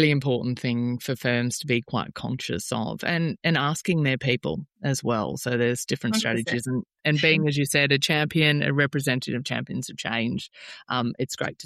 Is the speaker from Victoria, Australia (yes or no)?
yes; Melbourne, Victoria, Australia; now in Queensland, Australia; I'm originally from Melbourne. I've always worked nationally, and now I live in Queensland.